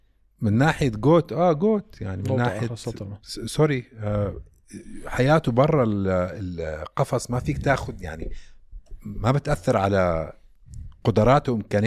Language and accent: Arabic; Saudi Arabia; عندنا بالسعودية